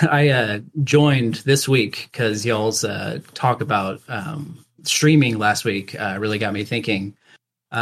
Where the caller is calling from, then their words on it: Houston, Texas, United States; Houston, Texas.